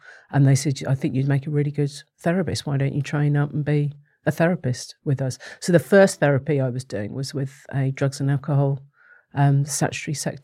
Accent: Bournemouth, South West England, United Kingdom; I'm actually from Bournemouth, and which is slightly odd because I've done a full circle and I'm back there again without even knowing that I'd come from Bournemouth.

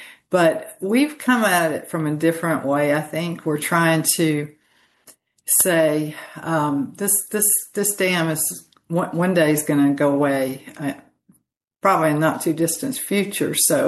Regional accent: Ocala, Florida, United States; born there; Well, I was born in Ocala, Florida, and spent the summers just a short distance from the Ocklawaha

